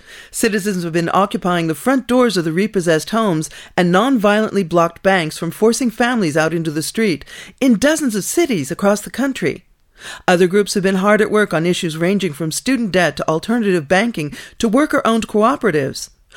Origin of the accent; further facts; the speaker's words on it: Flint, Michigan, United States; The leading candidate for Congress from my hometown of Flint, Michigan, has already taken a pledge to make getting money out of politics his top goal in office.